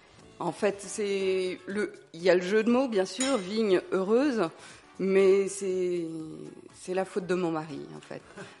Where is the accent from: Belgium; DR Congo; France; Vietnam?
France; Paris, Île-de-France; moved away as an adult; now in Canada; Moi, je suis parisienne. J'étais assistante caméra.